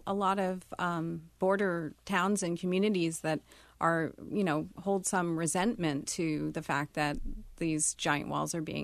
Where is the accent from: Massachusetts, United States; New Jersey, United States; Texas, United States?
Texas, United States; Houston; I grew up in Houston. I've traveled to Mexico, but I don't really have that kind of firsthand experience